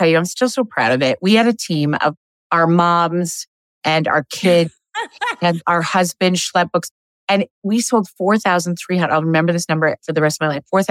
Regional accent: Alberta, Canada; I'm from Alberta, Canada.

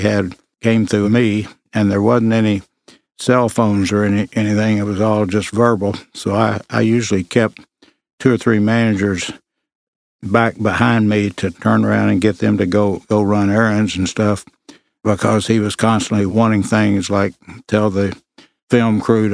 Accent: Owensboro, Kentucky, United States; I'm from Owensboro, Kentucky. Grew up listening to the games and rooting for the Big Blue.

